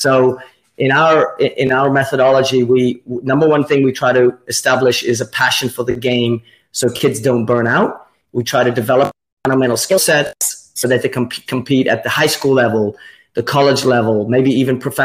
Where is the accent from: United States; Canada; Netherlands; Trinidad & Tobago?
Netherlands; And you can go in my hometown of 70,000 people and get on your bike and you can ride to 8 or 9 different local clubs.